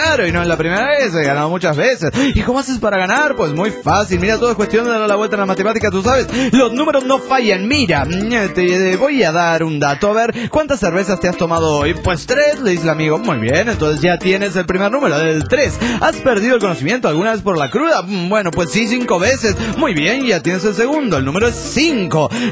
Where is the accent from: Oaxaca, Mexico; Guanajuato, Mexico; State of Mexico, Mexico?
State of Mexico, Mexico; Naucalpan; de Naucalpán, Estado de México, México.